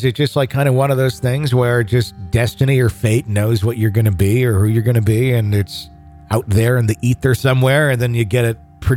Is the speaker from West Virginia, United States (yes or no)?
yes; West Virginia, United States; born there; I was born in West Virginia, and before I was born, my parents lived alone in a tiny house away from everyone and everything.